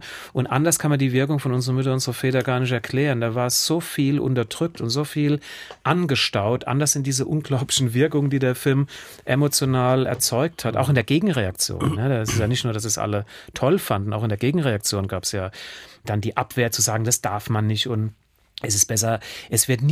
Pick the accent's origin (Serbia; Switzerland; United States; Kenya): United States; Pasadena, California; Ich bin bei ihr in Pasadena aufgewachsen.